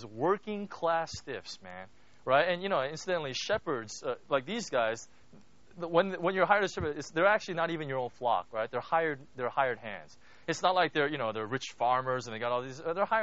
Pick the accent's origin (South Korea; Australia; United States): South Korea; Jeju; I'm from Jeju-do.